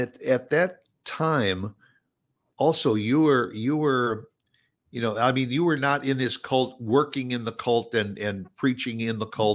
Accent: Indiana, United States; I'm very familiar with Larry Bird because he was from Indiana, and I'm originally from Indiana.

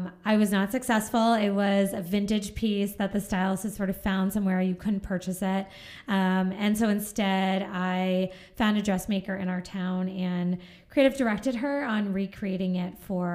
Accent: Massachusetts, United States; So I grew up on Cape Cod in Massachusetts, and we didn't get a Gap until I was probably about 10 years old.

